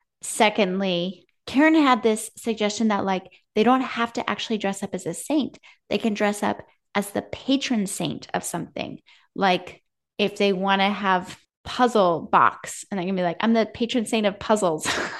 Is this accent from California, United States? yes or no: yes; California, United States; now in Midwest, United States; now living in the Midwest where it's just so beautiful and wintry looking all the time anyway, like growing up in California